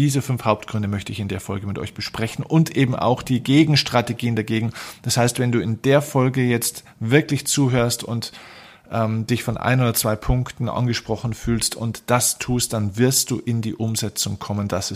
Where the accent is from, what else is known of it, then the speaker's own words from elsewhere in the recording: Bavaria, Germany; vielleicht sogar auch mal ein bisschen grantiger werde, wie man bei uns in Bayern sagt